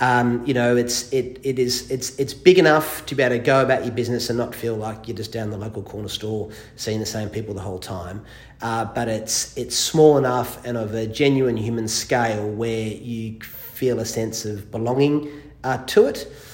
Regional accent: Western Australia, Australia; I'm not from Fremantle originally. I grew up on the other side of the river, and I grew up in the western suburbs.

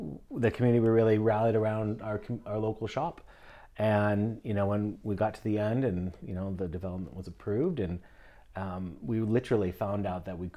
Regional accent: Washington, United States; now in Australia; Well, prior to living in Australia, I hailed from Seattle, Washington State. I grew up in the Rocky Mountains in the eastern part of the state, in a little town that no one's ever heard of.

